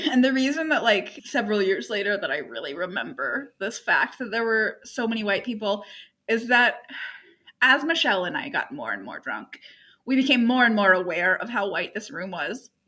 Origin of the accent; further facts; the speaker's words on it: Southeast, United States; And I've lived in Europe for 2 years. And I'm from the Southeast, and my parents are preachers.